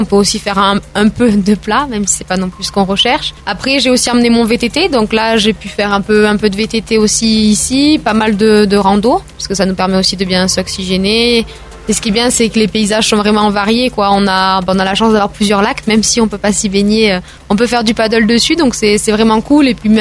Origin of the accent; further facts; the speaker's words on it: Aix-en-Provence, Provence-Alpes-Côte d'Azur, France; born there; Je suis née à Aix-en-Provence, mais j'habite à Mimet et je suis actuellement en train de faire construire du côté de l'Orgue, un peu plus à l'est.